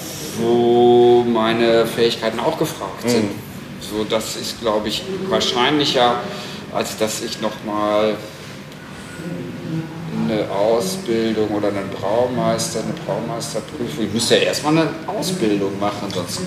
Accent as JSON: {"language": "German", "town": "Münster", "region": "North Rhine-Westphalia", "country": "Germany", "said": "also ich bin selber Münsteraner, ich bin gerne Münsteraner, ich finde Münster super."}